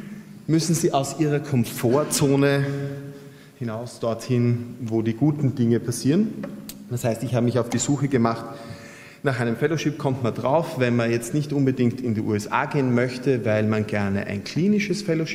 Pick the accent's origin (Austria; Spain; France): Austria; das kann man sich als Österreicher gar nicht vorstellen.